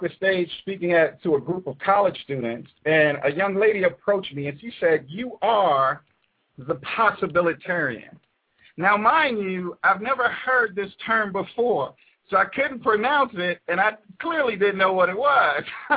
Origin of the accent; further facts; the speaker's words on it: New York City, New York, United States; I became the possibilitarian growing up in the Bronx, New York City